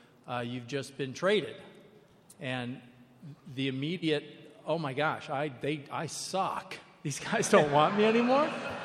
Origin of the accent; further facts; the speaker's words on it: Chicago, Illinois, United States; coming back to my hometown, kind of like Ron, I'm on the north side where he was the south side. But to be in Chicago was just incredible.